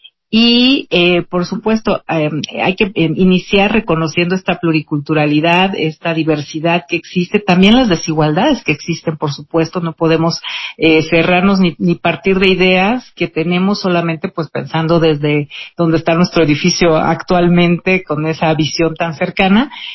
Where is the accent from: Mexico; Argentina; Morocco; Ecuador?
Mexico; Oaxaca; Así es, pues como sabes vengo del estado de Oaxaca